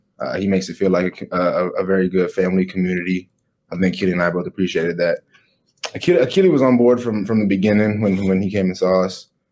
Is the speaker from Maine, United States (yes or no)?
no; California, United States; Well, I'm from SoCal, so I'm used to the LA, I won't say lifestyle, because I'm not necessarily from LA.